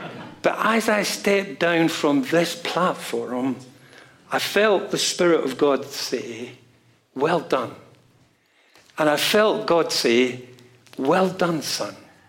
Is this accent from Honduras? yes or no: no; Scotland, United Kingdom; born there; I was born in Scotland, as you can tell, Roman Catholic family, youngest of 10, 6 brothers and 3 sisters.